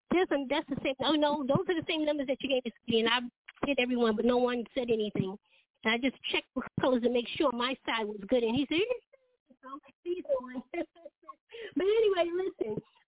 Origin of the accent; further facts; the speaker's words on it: Bronx, New York, United States; Okay, I came from the Bronx, New York, so we got a little something coming here.